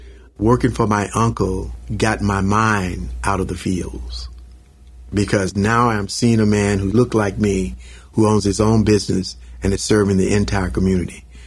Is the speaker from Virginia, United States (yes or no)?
yes; Glen Allen, Virginia, United States; It's just something I picked up growing up in Glen Allen, that if you can own your own business, that's the thing to do.